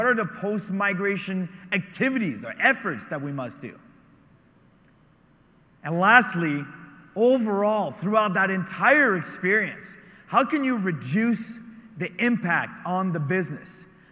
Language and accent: English; Quebec, Canada; English is a second language; We're both from Quebec, so you'll notice a little accent here and there, but I promise it'll be fine.